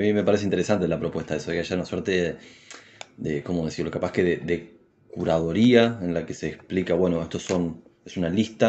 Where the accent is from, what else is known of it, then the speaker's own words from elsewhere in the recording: Montevideo, Uruguay; born there; nací en Montevideo, Uruguay, y de alguna manera soy una suerte de hijo de la democracia, porque nací en el 85